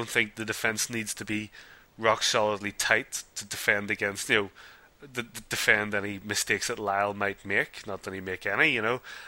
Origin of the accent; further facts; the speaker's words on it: United Kingdom; as a Brit